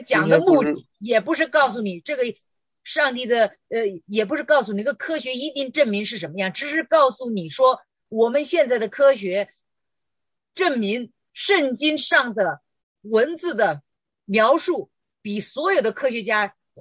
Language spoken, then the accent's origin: Chinese; China; 我们都是在国内长大的，